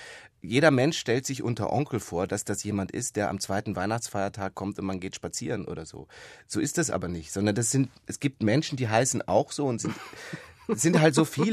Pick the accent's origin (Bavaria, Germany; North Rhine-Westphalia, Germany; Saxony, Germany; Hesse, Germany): Bavaria, Germany; Munich; ich bin ja in München da aufgewachsen